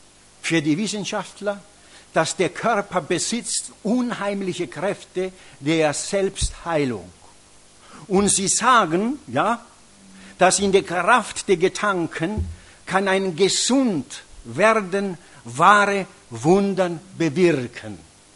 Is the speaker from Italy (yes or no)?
yes; Italy; first language it; German is a second language; wie schwierig das ist, als Italiener Deutsch zu lernen. Weil du bist geneigt, Italienisch zu denken und es ist alles falsch manchmal.